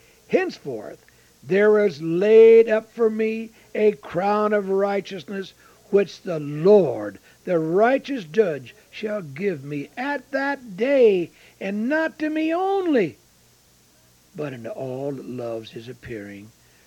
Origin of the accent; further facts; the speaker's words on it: United States; I thank God I'm an American.